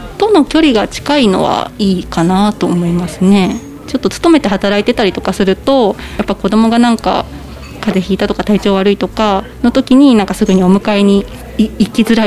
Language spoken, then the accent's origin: Japanese; Izumo, Shimane, Japan; now in Unnan, Japan; もともと出雲なので全然雲南には縁もゆかりもなかったっていうか、ほぼほぼ行ったことなかったぐらいなんですけど